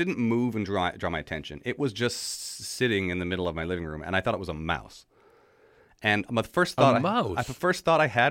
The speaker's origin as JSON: {"language": "English", "region": "Newfoundland and Labrador", "country": "Canada", "accent": "Newfie", "said": "Just like we talked about my Newfie accent, never heard the Newfie accent."}